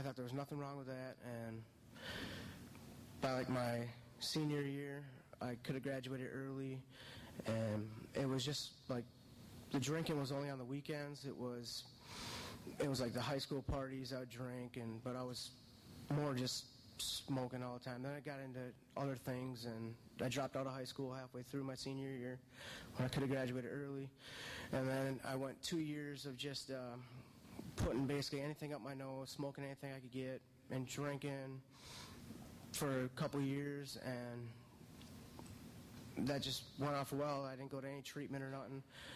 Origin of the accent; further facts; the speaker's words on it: Minnesota, United States; moved away as an adult; About me, I grew up in Minnesota, moved down to Florida about 6 years ago.